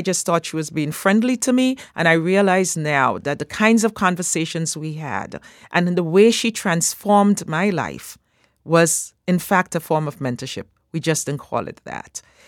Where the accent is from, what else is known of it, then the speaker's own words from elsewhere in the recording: Grenada; also born or lived in Aruba; I grew up in Grenada.